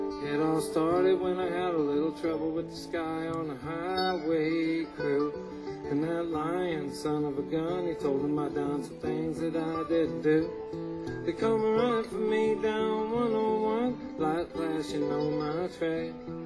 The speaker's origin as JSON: {"language": "English", "town": "Portland", "region": "Oregon", "country": "United States", "said": "I told you earlier I'm from Portland, Oregon, and this is, I go up to visit my mom sometimes."}